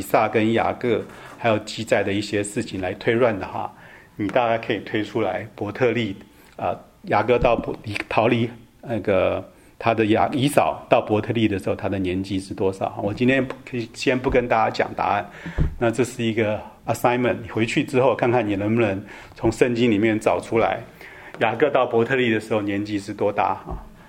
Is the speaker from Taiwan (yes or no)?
yes; Taiwan; 我们从台湾来的，我们去有当过两年的这服兵役哈